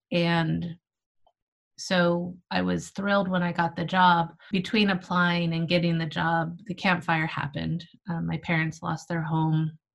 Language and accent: English; Paradise, California, United States; So I grew up in Paradise and I went to college and then I did AmeriCorps.